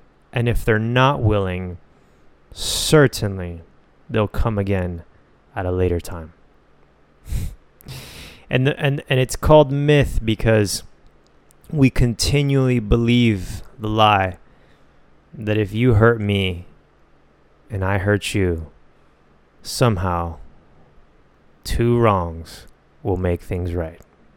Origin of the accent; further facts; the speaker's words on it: United States; I'm simply an American that has never even been to those countries.